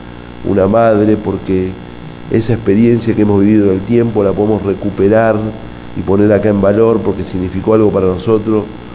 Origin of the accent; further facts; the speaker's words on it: Wilde, Buenos Aires Province, Argentina; born there; Y yo, cuando nací en Wilde era una ciudad industrial hace 40 años